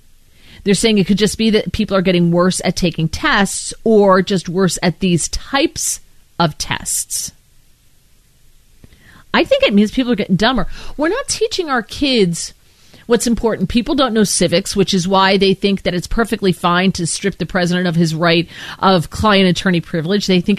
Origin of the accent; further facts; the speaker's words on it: East Coast, United States; And because growing up on the East Coast, if you're heading north, the ocean is on your right.